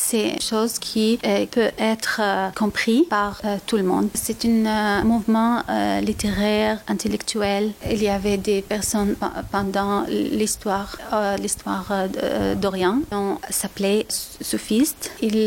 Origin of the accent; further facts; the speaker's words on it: Syria; Je viens de la Syrie. J'habitais en Syrie et je suis à l'origine palestinienne. Je viens des régions en guerre.